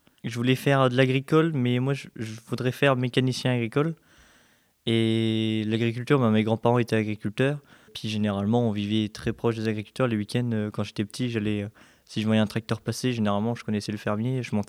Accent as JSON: {"language": "French", "town": "Maubeuge", "region": "Hauts-de-France", "country": "France", "tie": "born there", "lives_now": "Sémery, France", "said": "j'ai 18 ans et j'habite à Sémery, dans l'Avesnois. Je suis né à Maubeuge"}